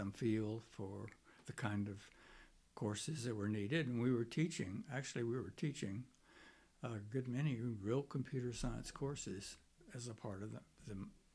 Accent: Florida, United States; No, I'm from Florida. I grew up in Florida.

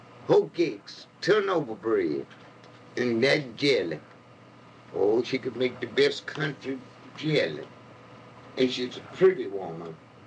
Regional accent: Townsville, South Carolina, United States; born there; I was born in Oconee County, Townsville. You know where Townsville? I was born down there, Townsville, South Carolina, in the year of 1909.

